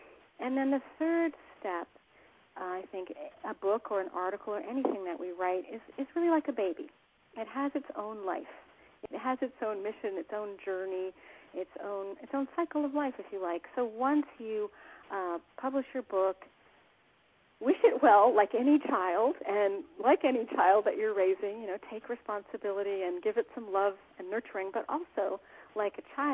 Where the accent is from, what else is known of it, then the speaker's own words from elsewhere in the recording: Canada; accent: Canadian; also born or lived in Ames, United States; I was actually born in Ames, Iowa, but I grew up in Canada.